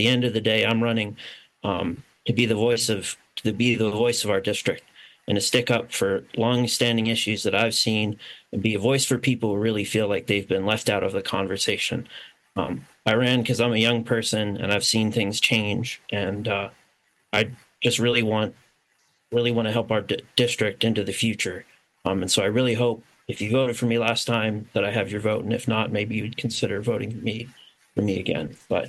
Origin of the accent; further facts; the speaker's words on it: Bethel, Alaska, United States; I'm a kid from Bethel. People from Bethel know who I am. People around the region know who I am.